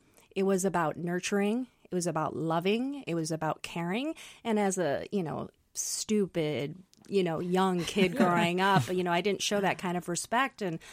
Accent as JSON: {"language": "English", "region": "Minnesota", "country": "United States", "tie": "born or raised there", "said": "So we preserved, we fermented, we had a garden, which was quite difficult growing up in Minnesota. Your season is pretty limited."}